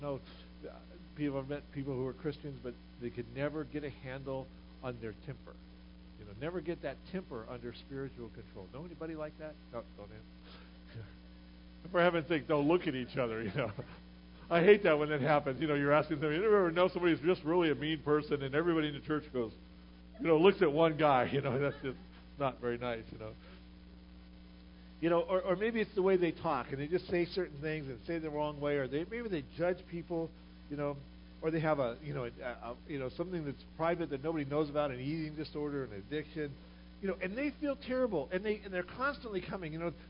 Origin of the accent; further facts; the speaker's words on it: Ohio, United States; I'm from Ohio. Just try to grow a buckeye tree so you can have actual buckeyes.